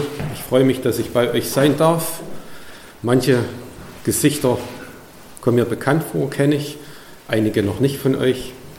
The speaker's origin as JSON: {"language": "German", "region": "East Germany", "country": "Germany", "tie": "born or raised there", "said": "Ich bin in der DDR-Zeit groß geworden."}